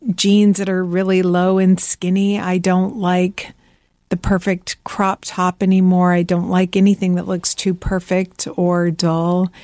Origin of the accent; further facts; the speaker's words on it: the South, United States; also born or lived in Midwest; And I'm from the South.